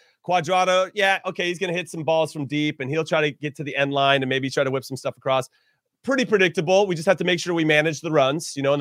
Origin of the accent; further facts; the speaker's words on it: United States; But that's because I'm extremely biased as an American.